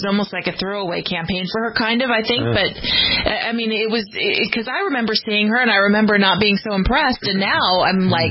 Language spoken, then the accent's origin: English; California, United States; You know, I guess maybe as a Californian, I may know she's been on my radar a little longer because she had that run for Senate against Barbara Boxer not so long ago.